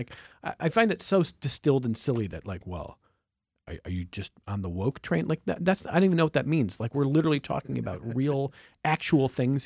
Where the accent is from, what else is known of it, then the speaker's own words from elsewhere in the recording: Cleveland, Ohio, United States; And I grew up in Cleveland and it was the Cleveland Indians, which is now the Cleveland Guardians.